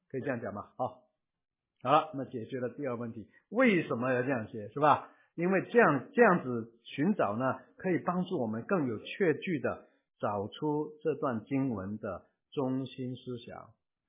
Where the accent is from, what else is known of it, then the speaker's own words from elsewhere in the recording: China; 我们中国人写作啊，有没有格式的？有没有格式的？